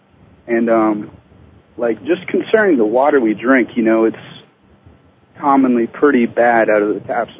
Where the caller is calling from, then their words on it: New Hampshire, United States; I'm calling from New Hampshire.